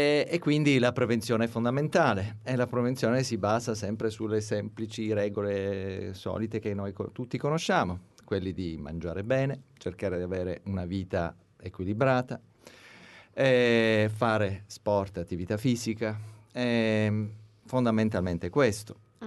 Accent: Palermo, Sicily, Italy; also born or lived in United Kingdom; mi sono formato a Palermo e quindi sono, anche se non sono strettamente nato a Palermo, ma sono cresciuto a Palermo, quindi Palermo è la mia città. E dopo la mia formazione medica e specialistica ho fatto esperienza soprattutto in Gran Bretagna.

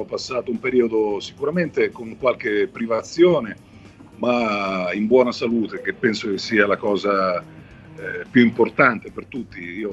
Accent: Sicily, Italy; sono terrone, sono isolano, sono siciliano

